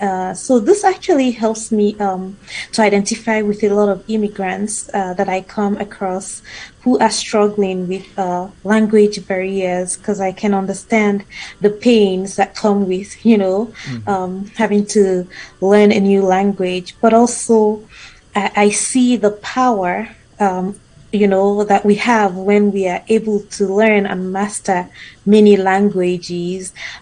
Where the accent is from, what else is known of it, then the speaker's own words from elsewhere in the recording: Nigeria; moved away as an adult; now in Canada; I'm originally from Nigeria.